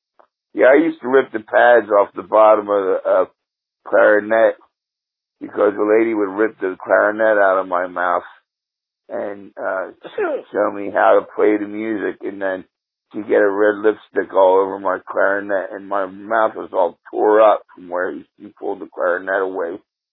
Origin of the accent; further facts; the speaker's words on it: Atlantic City, New Jersey, United States; we grew up on a street in called Mansion Avenue in Atlantic City.